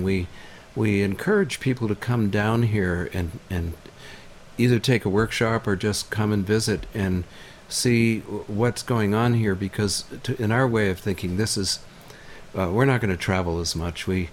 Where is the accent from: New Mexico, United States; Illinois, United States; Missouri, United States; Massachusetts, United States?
Massachusetts, United States; Boston; also born or lived in Phoenix, Arizona; I lived in Phoenix, Arizona, back in the 80s. But even going way, way back when I was a child growing up in Boston in the 40s, the changes are absolutely incredible and not good.